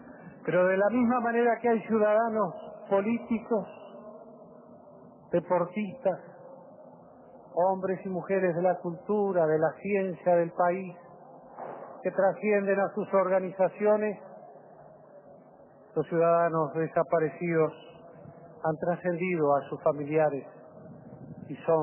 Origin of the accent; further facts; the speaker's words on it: Uruguay; Uruguayos somos todos uruguayos